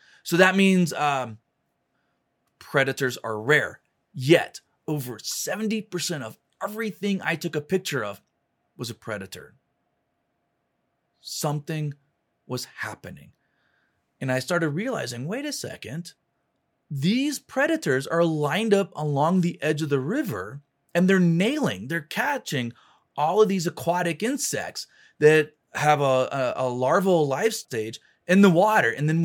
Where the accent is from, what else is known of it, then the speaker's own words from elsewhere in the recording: Florida, United States; I didn't know anything about this river. I came from Florida. I knew about these beautiful spring-fed rivers.